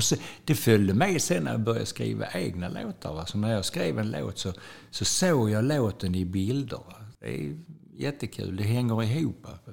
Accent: Malmö, Skåne, Sweden; also born or lived in Östra Ljungby; Jag bodde där tills jag var 12 år tror jag, när vi flyttade från Malmö upp till Östra Ljungby.

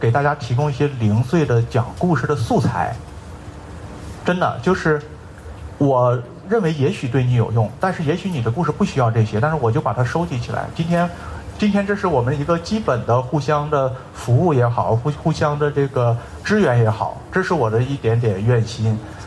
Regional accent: China; 这就是我们今天我们中国人在自己的文化里呢其实仍然有这个任务

